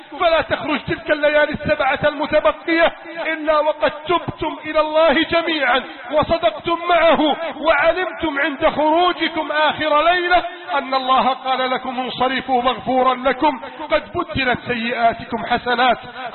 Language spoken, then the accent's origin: Arabic; Egypt